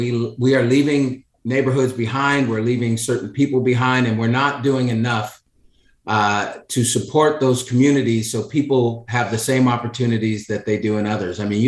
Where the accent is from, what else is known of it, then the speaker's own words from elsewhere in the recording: Oak Park, United States; I loved growing up in Oak Park. I had a blast. It was a very tight-knit community, but there was violence all around you.